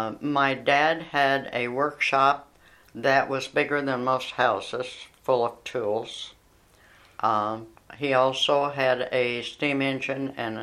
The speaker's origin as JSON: {"language": "English", "town": "Weston", "region": "Missouri", "country": "United States", "tie": "born or raised there", "said": "Yes, I was born near Bean Lake. It's just north of Weston, Missouri, in the country. And it was a wonderful place to grow up."}